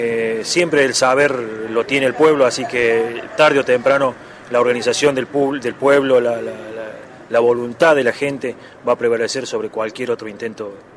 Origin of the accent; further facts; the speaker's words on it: San Carlos Minas, Córdoba, Argentina; de San Carlos Minas, oeste de la provincia de Córdoba